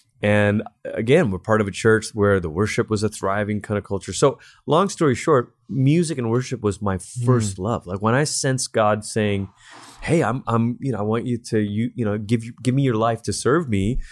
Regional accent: Malaysia; So first of all, I grew up in Malaysia. That's where I'm from.

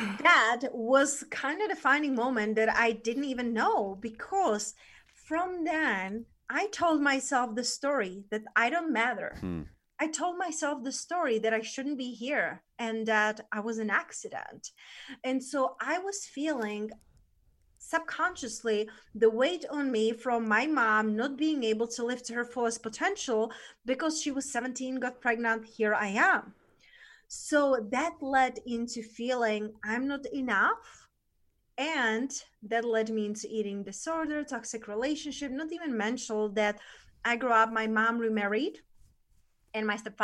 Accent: Czechia; So I was born in Czech Republic. That's where I'm originally from.

